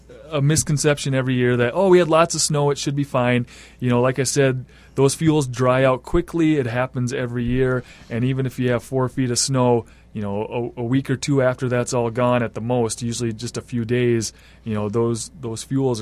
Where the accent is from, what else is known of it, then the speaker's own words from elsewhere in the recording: Iowa, United States; now in Bemidji, United States; So I grew up in Iowa and just always had a love for the lakes and the woods up here, and decided this is where I wanted to spend my time.